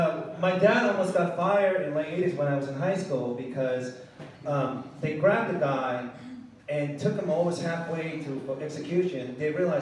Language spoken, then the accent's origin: English; Japan; Okay, so I grew up in Japan